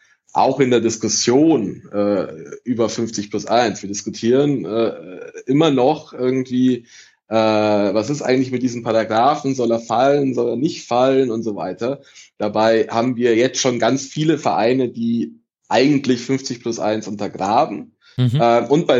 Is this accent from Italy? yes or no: yes; Italy; ich bin Italiener